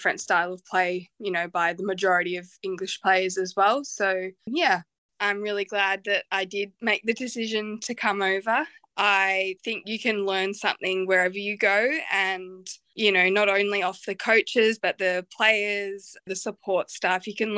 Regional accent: Australia; now in United Kingdom; me being an Australian player, you're quite used to the Australian style of play.

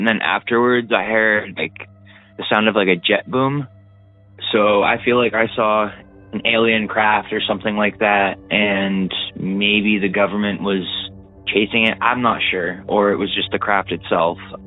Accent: New Hampshire, United States; I'm originally from New Hampshire. I'm currently in Nebraska.

